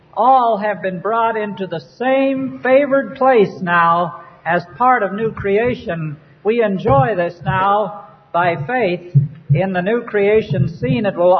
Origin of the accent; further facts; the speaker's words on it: Canada; Because we belong to the nation of Israel? Because I'm a Canadian? Because some are Americans?